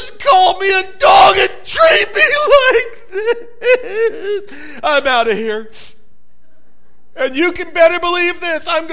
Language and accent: English; the South, United States; I got pride in America. I'm American. I'm a Southern American. Makes me even better.